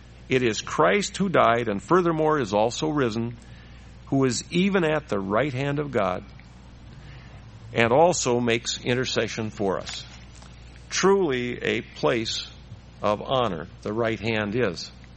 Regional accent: Nebraska, United States; When we were growing up in Nebraska, we spent time together when we were young.

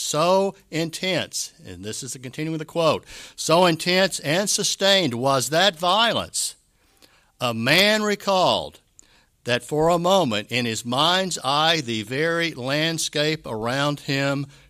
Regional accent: Tennessee, United States; You know, I grew up in Tennessee. Tennessee, what you'd call a border state.

